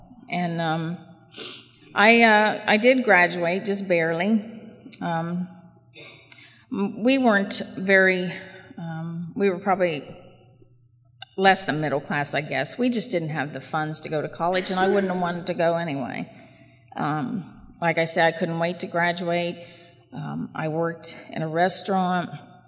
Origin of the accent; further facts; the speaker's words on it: West Virginia, United States; now in Ohio, United States; I grew up not actually in Ohio, but in West Virginia